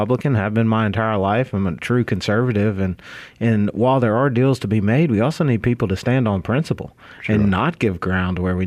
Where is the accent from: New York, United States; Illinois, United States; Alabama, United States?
Alabama, United States; I'm from Baldwin County, went to the Air Force Academy, spent 12 years flying helicopters in the United States Air Force